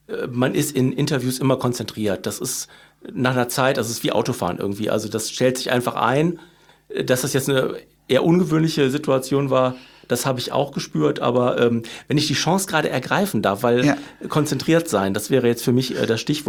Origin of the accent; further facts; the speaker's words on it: Cologne, North Rhine-Westphalia, Germany; als Kölner